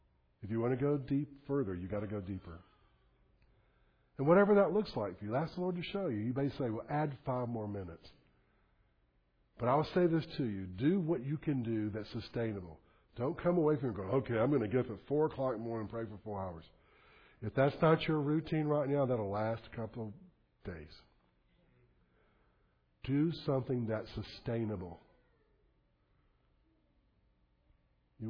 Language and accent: English; Birmingham, Alabama, United States; I had a friend here. I'm from Birmingham. So I'm a city guide.